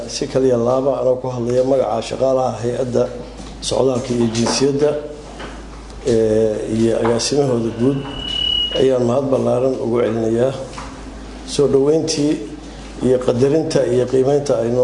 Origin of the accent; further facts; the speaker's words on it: Baidoa, Bay, Somalia; born there; Marka guriga weyn oo gobolku lahaan jiray halkan ayaan ku dhashay.